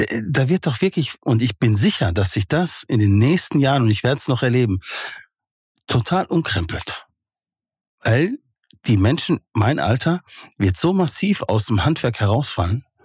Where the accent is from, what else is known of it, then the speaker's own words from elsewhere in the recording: North Rhine-Westphalia, Germany; ich bin ein Kind aus dem Ruhrgebiet. Ich bin auf Kohle geboren